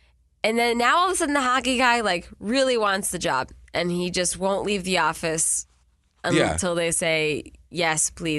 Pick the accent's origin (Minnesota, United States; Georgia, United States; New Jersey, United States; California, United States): Minnesota, United States; I'm from Minnesota.